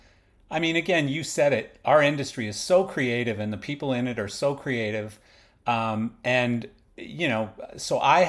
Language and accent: English; Canada; I'm a big hockey fan because I'm Canadian, of course